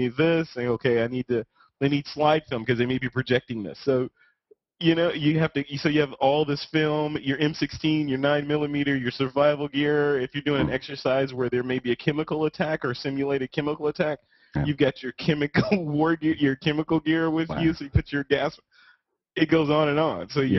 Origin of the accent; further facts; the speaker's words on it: Chicago, Illinois, United States; So I'm a Midwestern boy, right? So I'm out of Chicago initially. That's where I was coming from. So I'm from the Midwest, which, you know, was boring, you know, in a lot of ways.